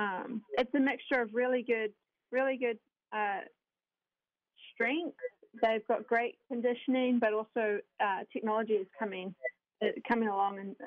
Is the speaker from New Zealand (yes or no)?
yes; New Zealand; now in United States; But I'm from New Zealand. I grew up there. My family still live in New Zealand.